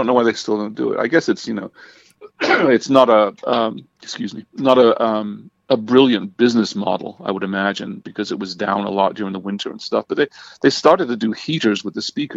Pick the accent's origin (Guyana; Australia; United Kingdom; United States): United Kingdom; England; As I said, I grew up in England.